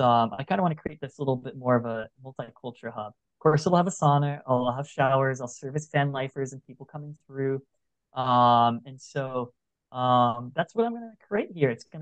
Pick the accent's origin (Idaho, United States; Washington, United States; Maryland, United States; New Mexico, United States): Washington, United States; now in Portugal; So I actually come from a bit of a small farm background, growing up in Washington. We had 15 acres